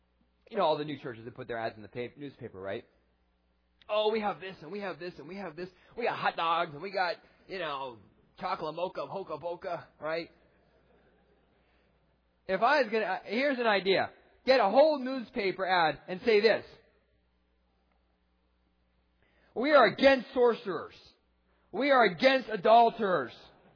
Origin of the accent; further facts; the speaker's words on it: Arizona, United States; I mean, I'm from Arizona, and I'm like, you know what?